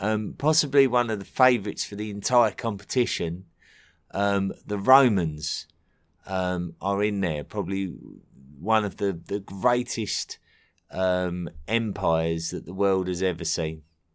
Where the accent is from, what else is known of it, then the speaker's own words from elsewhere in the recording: England, United Kingdom; especially for me being an Englishman